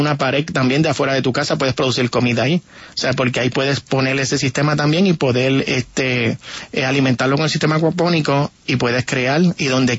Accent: Puerto Rico; Yo creo que en mi país, en Caracas, aquí en Bogotá, vive el doble de lo que vive en toda la isla de Puerto Rico.

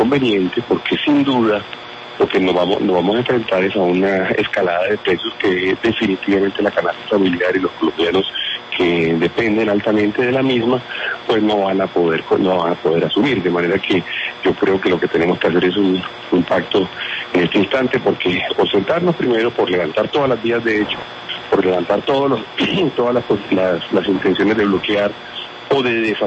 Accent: Colombia; lo que hemos sufrido, digamos, como colombianos

